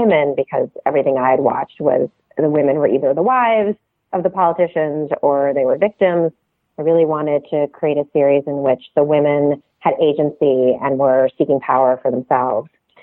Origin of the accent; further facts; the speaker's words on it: Canada; I grew up steeped in American politics, even though I grew up in Canada